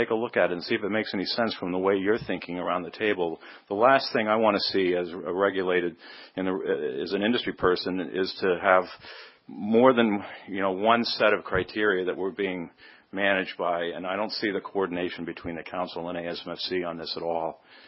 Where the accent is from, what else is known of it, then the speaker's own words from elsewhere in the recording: Portland, Maine, United States; from Portland, Maine.